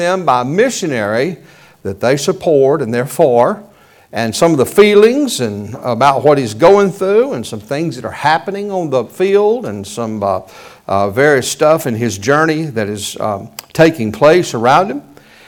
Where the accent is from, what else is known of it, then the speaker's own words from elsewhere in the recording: the South, United States; Yeah, we're from the South.